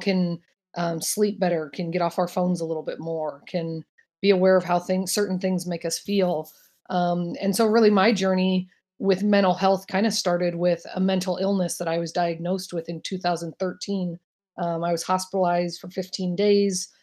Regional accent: Los Angeles, California, United States; I grew up in Los Angeles, California. So I grew up reading People magazine as sort of my newspaper.

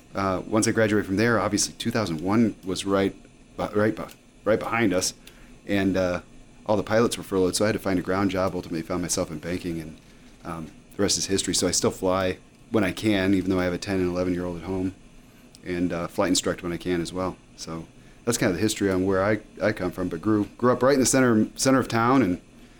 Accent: Bloomington, Illinois, United States; I grew up in Bloomington Normal and my family.

